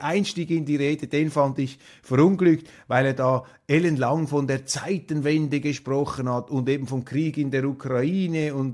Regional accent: Switzerland; Und für mich jetzt als Schweizer war etwas irritierend zu sehen

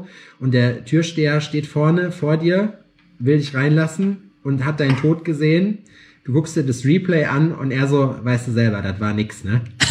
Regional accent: Gotha, Thuringia, Germany; Ich komme aus Gotha

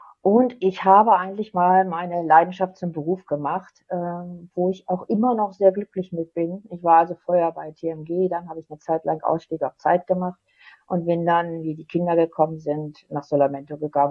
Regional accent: Hanover, Lower Saxony, Germany; Also ich bin aus Hannover und ich arbeite auch in meinem Haus, habe hier ein Büro eingerichtet. Und arbeite auch von Hannover. Genau genommen ist es Lehrte. Das ist 30 Kilometer von Hannover entfernt.

